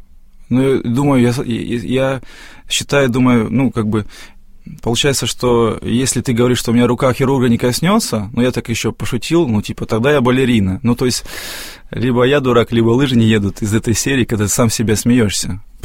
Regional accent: Rovenky, Luhansk Oblast, Ukraine; Вот сам я из Луганской области, город Ровеньки.

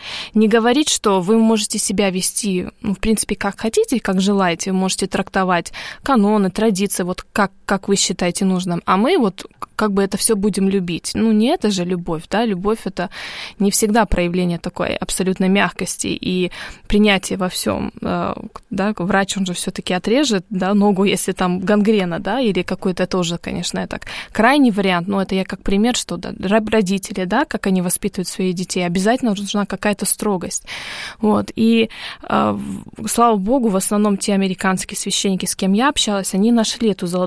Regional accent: California, United States; accent: Californian; first language English; Russian is a second language; хотя у меня, конечно, не британский акцент, я могу его сделать, но у меня калифорнийский такой акцент, американский

